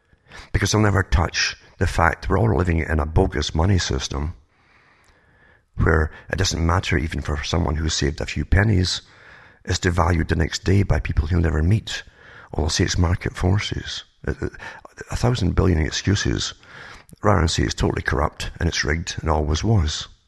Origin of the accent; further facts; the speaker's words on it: United Kingdom; now in Canada; I came from Britain, for instance, to Canada and went through the States as well.